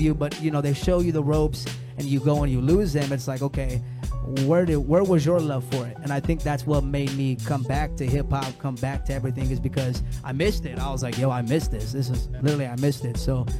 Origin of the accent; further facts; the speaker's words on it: San Bernardino, California, United States; What's going on, guys? … from San Bernardino, California.